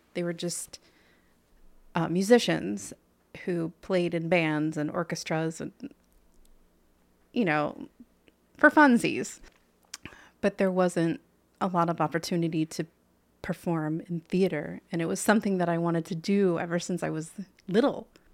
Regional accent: Lebanon, United States; anything from my hometown.

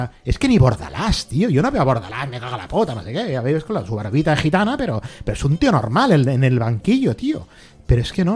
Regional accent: Cardedeu, Catalonia, Spain; yo soy de Cardedeu, soy de Barcelona, pero vaya, de Cardedeu de toda la vida, de Astiguayán, ¿no? Y pues me he tirado 30 años allí.

